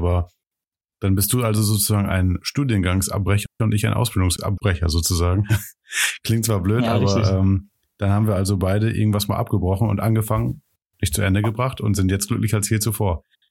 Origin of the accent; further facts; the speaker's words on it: North Sea coast, Germany; now in Gelsenkirchen, Germany; egal ob jetzt in meiner Heimat hier in der Nordseeküste oder hier in Gelsenkirchen mittlerweile